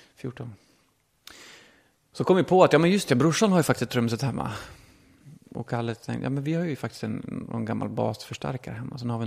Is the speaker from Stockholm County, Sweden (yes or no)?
no; Kvarnsveden, Dalarna County, Sweden; Alltid funnits otroligt mycket musik hemma i Kvarnsveden.